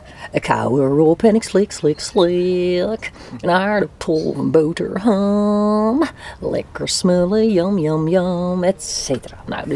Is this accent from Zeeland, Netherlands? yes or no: yes; Zeeland, Netherlands; Ja, Zeeuws getogen moet ik dan zeggen. En daar kan je niet studeren, zeg maar, in Zeeland.